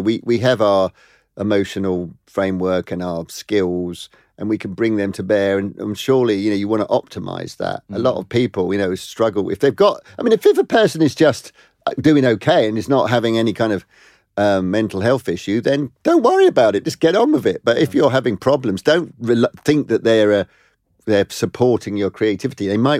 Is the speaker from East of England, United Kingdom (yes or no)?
yes; East of England, United Kingdom; Because if I said I came from Essex, people would go, where is Essex?